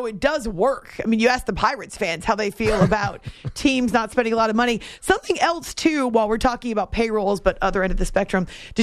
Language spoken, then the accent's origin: English; New England, United States; But I also saw some because I grew up in New England, saw some people that are associated with Hartford say, we've got a stadium here too.